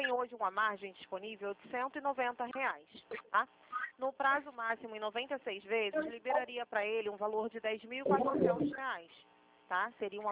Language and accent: Portuguese; Campo Grande, Brazil; Sou aqui de Campo Grande mesmo